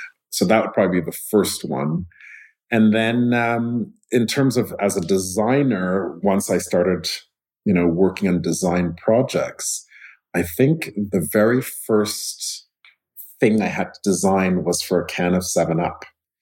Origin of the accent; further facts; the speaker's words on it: Montreal, Quebec, Canada; Because I grew up in Montreal, if I listen, I have to concentrate more when I'm listening to someone speaking in French